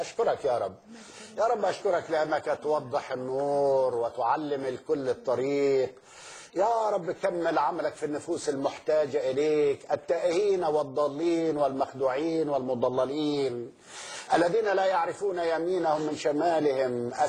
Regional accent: Egypt; على رأي مثل عندنا في مصر

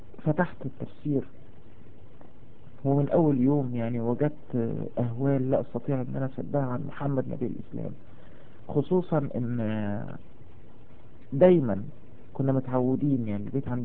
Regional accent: Riyadh, Riyadh Province, Saudi Arabia; also born or lived in Egypt; أصل عربية ينتهي للأشراف، أنا من عيلة من الأشراف أهل البيت. كانت عيلة طبعا في الجزيرة العربية الأول، وبعد كده في الشام، وبعد كده جت واستوطنت في مصر. اتربيت في السعودية في الرياض،

